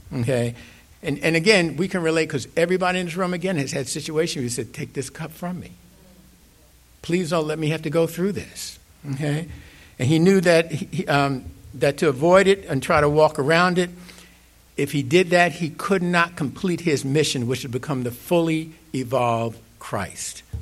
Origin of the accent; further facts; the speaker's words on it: New York City, New York, United States; I grew up in New York City.